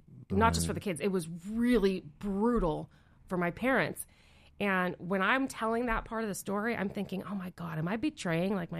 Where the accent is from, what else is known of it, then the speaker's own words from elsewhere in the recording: Burgettstown, Pennsylvania, United States; also born or lived in Kentucky / New York City; I grew up in Burgettstown, Pennsylvania, which is this little teeny tiny dot of a town on the West Virginia border. But then my family migrated to Kentucky. So I always say I'm from Pennsylvania.